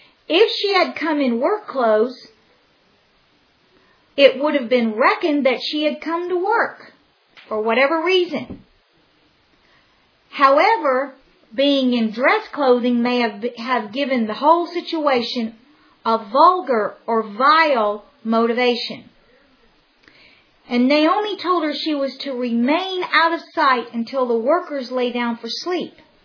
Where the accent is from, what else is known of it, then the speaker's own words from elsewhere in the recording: United States; And I used to always say, please forgive me, I'm an American.